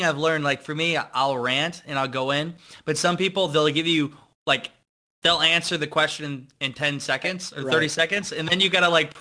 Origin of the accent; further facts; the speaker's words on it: Iowa, United States; And I'm pretty content, especially like growing up in Iowa. I'm simple.